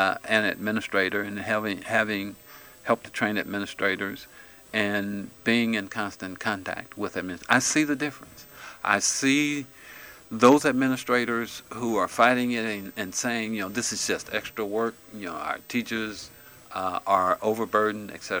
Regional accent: Chicago, Illinois, United States; I'm originally from Chicago.

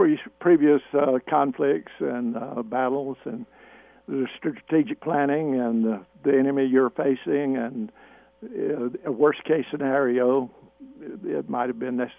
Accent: Lawrence, Indiana, United States; born there; I was born in Lawrence and have lived in Greenwood for at least 38 years.

